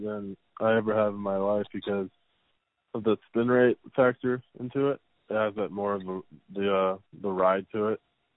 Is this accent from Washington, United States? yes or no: no; Atlanta, Georgia, United States; I grew up watching like Maddux and Smoltz because, you know, I'm from Atlanta.